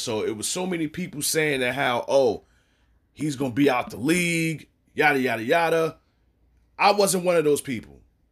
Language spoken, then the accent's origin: English; Brooklyn, New York, United States; I keep saying my Brooklyn Nets because I am from Brooklyn.